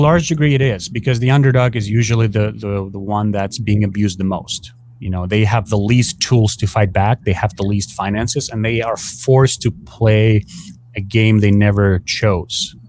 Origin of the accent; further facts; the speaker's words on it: Ukraine; now in United States; I'm originally from Ukraine.